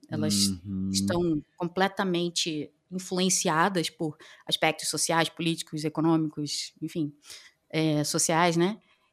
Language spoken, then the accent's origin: Portuguese; Rio de Janeiro, Brazil; accent: carioca; now in Foz do Iguaçu, Brazil; o sotaque carioca não nega de onde eu venho, né? Mas eu moro em Foz do Iguaçu há 8 anos, então eu moro aqui em Foz.